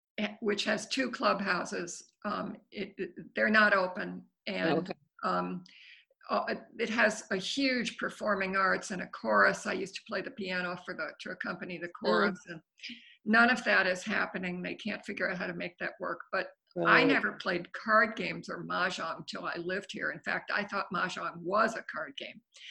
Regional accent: Old Greenwich, Connecticut, United States; I grew up in Old Greenwich, but at the time, later on, I lived in Westbrook.

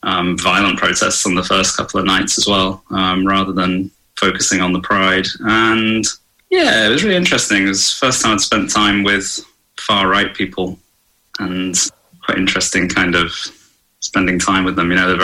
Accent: London, United Kingdom; they knew I came from London

